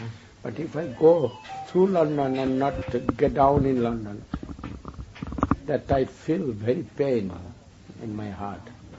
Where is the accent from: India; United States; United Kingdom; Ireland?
India; English is a second language; moved away as an adult; Now I come out from India within 1.5 years.